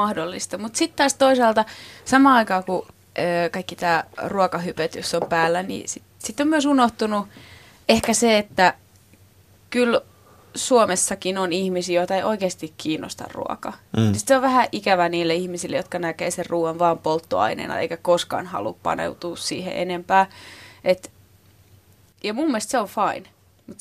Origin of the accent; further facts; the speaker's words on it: Järvenpää, Uusimaa, Finland; Sitten mä olin ihan liekeis, koska mä oon Järvenpäästä.